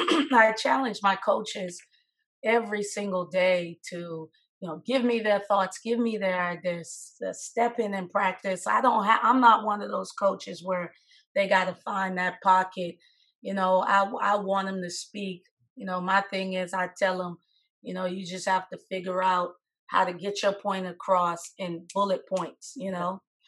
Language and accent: English; Bahamas; moved away as an adult; now in United States; Oof, man, just being, like you said, born and raised in the Bahamas. I came over, played college basketball.